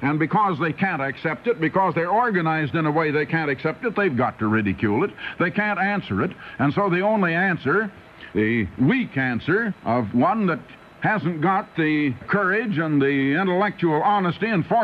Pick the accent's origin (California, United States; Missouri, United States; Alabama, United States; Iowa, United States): Iowa, United States; Well, I came from Iowa, and we all thought it was a wonderful state.